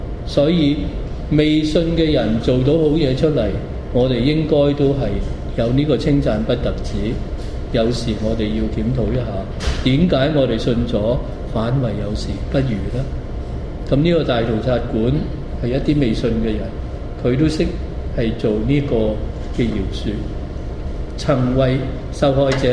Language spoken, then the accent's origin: Cantonese; China; 咁咁多人，絕大部分就係我哋中國人啦